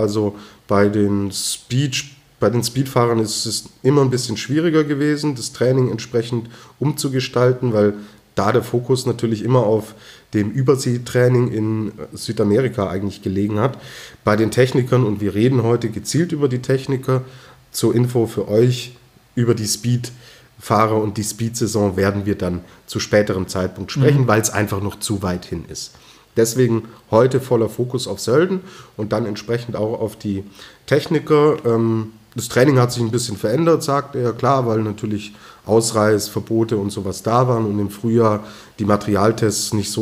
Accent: Rosenheim, Bavaria, Germany; ich komme aus Rosenheim, wir sind Risikogebiet

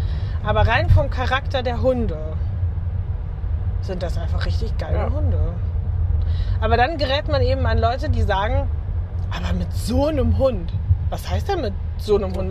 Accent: North Rhine-Westphalia, Germany; bei uns im Siegerland

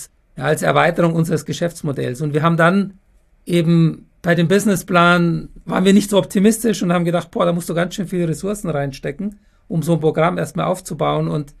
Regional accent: Munich, Bavaria, Germany; Grüße in meine Heimatstadt. Ich bin ja ein echter Münchner.

